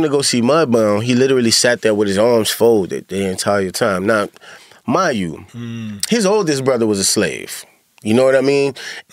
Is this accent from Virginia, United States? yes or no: no; New Orleans, Louisiana, United States; especially when you grow up in the South. Like me, I'm originally from New Orleans, right?